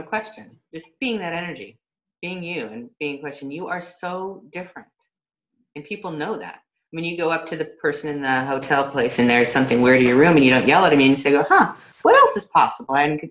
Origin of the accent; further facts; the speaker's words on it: Seattle, Washington, United States; I have one coming up in Seattle, Washington, where my hometown, where I grew up.